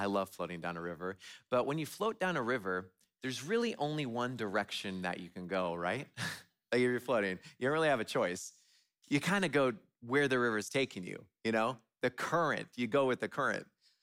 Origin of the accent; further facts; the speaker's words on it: West Coast, United States; I remember when I was younger, I grew up on the West Coast.